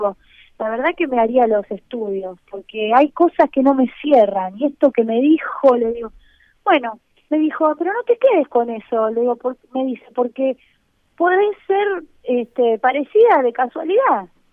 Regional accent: Wilde, Buenos Aires Province, Argentina; born there; le preguntaba de que nací en Wilde

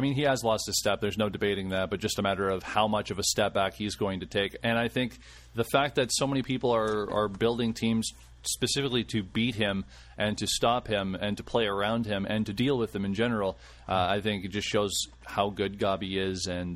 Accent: Canada; Even though I'm Canadian, it feels like it's a traitor move, you know?

